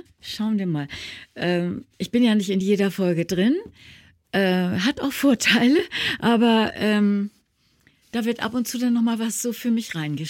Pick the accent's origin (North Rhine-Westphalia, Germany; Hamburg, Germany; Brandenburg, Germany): Hamburg, Germany; Ja, ich bin Ur-Hamburgerin, ich bin geborene Hamburgerin.